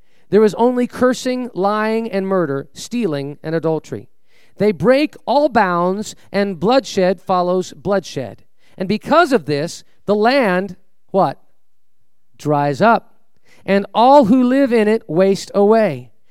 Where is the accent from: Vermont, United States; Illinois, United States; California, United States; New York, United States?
California, United States; I grew up in California, so I know I'm speaking from